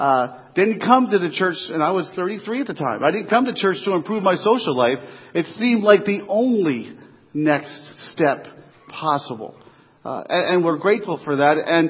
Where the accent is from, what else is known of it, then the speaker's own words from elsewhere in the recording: East Coast, United States; I'm from the East Coast, and Coney Island wasn't too far from where we lived.